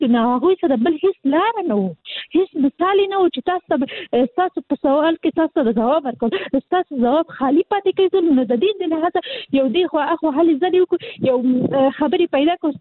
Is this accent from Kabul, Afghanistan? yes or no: yes; Kabul, Afghanistan; تر دې حده پورې هغه مېرمنې چې زه خاصلي د کابل یم